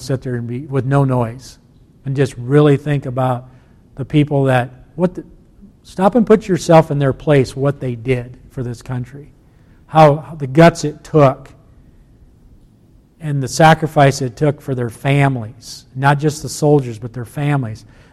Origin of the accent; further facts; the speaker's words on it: United States; And me as a human being, I often wonder as an American, if I was sitting around a campfire on the 4th of July night